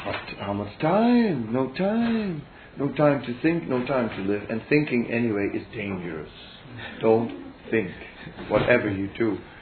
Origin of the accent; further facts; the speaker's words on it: Netherlands; English is a second language; For example, I am from Holland, so the question, a Dutch question would be, can you eat tulips?